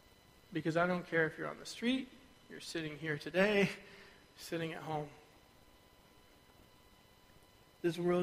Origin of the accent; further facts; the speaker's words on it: United States; which my wife loved to throw back at me all the time growing up in the States.